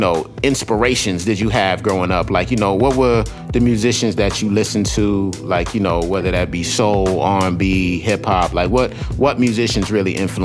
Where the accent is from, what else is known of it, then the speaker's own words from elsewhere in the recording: Queens, New York, United States; I remember like growing up in Queens, man, my mom, like, you know, she was a public school teacher by profession for the New York City Board of Education